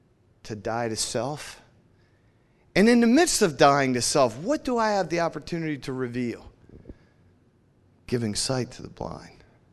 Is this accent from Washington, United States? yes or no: yes; Seattle, Washington, United States; Oh, good, we can do the whole, hey, go Hawks and all that. We're from Seattle.